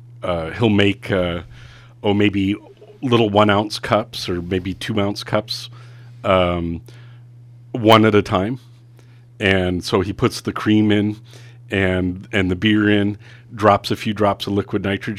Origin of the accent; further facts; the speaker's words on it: United States; I grew up in Lake Tahoe.